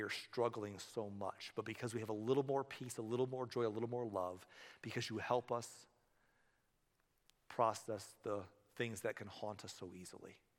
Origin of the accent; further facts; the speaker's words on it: Michigan, United States; I love this area, but I grew up in Michigan, where we had snow all winter.